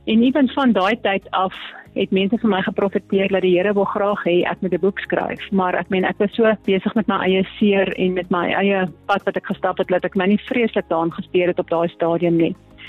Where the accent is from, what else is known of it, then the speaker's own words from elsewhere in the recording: Pretoria, Gauteng, South Africa; now in Bloemfontein, South Africa; ek is gebore in Pretoria. Daar is skool gegaan en gestudeer. En soos my man, ons is 'n paar maande Natal gebly en toe van daar af is ons getroud en ons het Bloemfontein toe gekom.